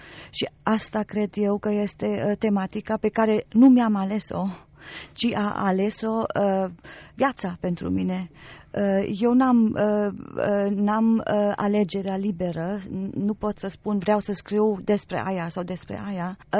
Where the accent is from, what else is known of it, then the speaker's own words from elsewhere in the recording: Romania; moved away as an adult; am fost născută în România, am crescut acolo și am trăit în România până am avut vârsta de 32 de ani. Am părăsit țara la vârsta de 32 de ani.